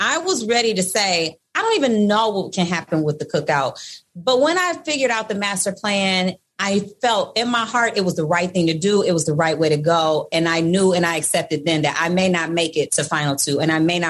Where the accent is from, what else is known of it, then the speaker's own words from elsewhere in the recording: Detroit, Michigan, United States; I'm from Detroit, and we don't have anybody that sweet in Detroit.